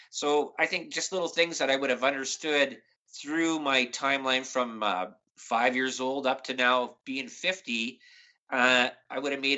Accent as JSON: {"language": "English", "town": "Toronto", "region": "Ontario", "country": "Canada", "tie": "born or raised there", "also_born_or_lived": "Thunder Bay", "said": "See, I was born in Thunder Bay, and then before I was 1, moved down to Toronto area because my dad got a job for Ontario Hydro."}